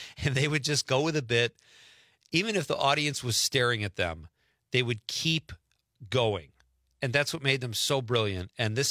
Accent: Marinette, Wisconsin, United States; You know, my hometown newspaper, the Marinette Eagle Herald, did an article on Nightlight, and they featured me in the article, and I talked to them.

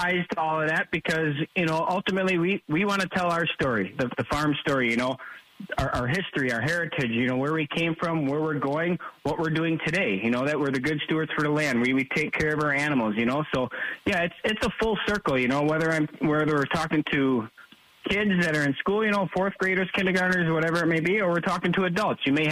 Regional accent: Wisconsin, United States; and it's because we're from Wisconsin and they know that we have the best cheese in the world

